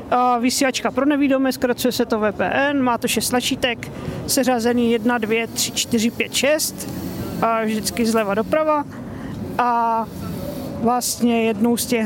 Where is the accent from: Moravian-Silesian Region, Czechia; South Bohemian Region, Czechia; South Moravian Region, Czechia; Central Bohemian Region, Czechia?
South Moravian Region, Czechia; Brno; Vzhledem k tomu, že jsem na České, jsem z Brna, docela dobře to tady znám